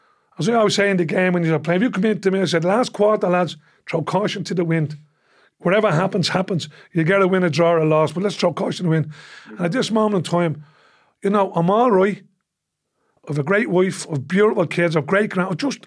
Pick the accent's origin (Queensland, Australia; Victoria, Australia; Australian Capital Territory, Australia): Australian Capital Territory, Australia; Canberra; And I'm going, am I all right? I'm from Canberra.